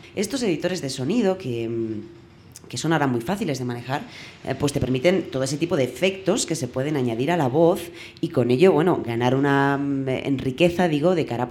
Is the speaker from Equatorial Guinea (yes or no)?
no; Spain; al menos en mi país, en España